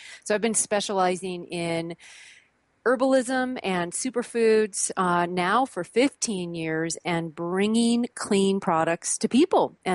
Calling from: Mount Shasta, California, United States; I'm calling in from Mount Shasta, California, which is a beautiful, special, sacred place up here in Northern California.

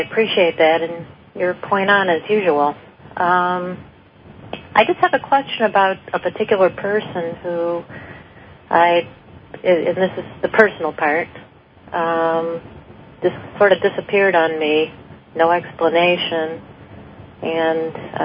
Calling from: Ontario, Canada; calling from Ontario, Canada.

